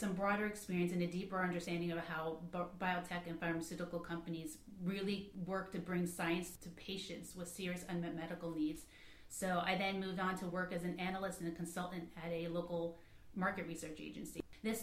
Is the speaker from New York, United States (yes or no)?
yes; Brooklyn, New York, United States; So, who am I? Okay, so I'm an East Coast native. I was born in Brooklyn, New York. My parents came from a small town in Greece, actually.